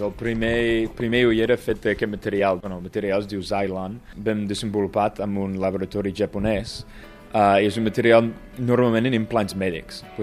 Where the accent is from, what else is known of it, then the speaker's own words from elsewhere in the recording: United States; sóc dels Estats Units.